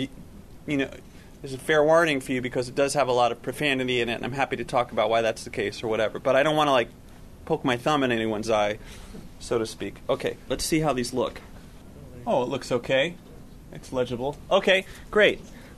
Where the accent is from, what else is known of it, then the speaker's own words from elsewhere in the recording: Chapel Hill, North Carolina, United States; I grew up in Chapel Hill.